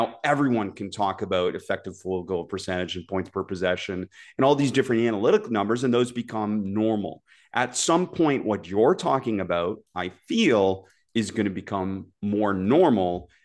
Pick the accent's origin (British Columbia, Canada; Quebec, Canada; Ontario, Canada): Ontario, Canada; Toronto; I'm a Jays fan. I grew up in Toronto.